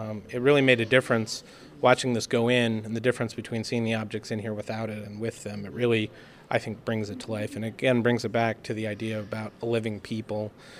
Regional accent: Eklutna, Alaska, United States; Like where I'm from Aklutna, we have to have an educational fish permit.

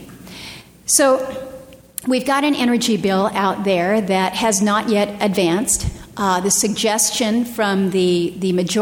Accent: Ketchikan, Alaska, United States; born there; I was born in Ketchikan, Alaska. It's a rainforest. There's nothing more renewable than that rain that keeps pouring down and the hydropower that we have there.

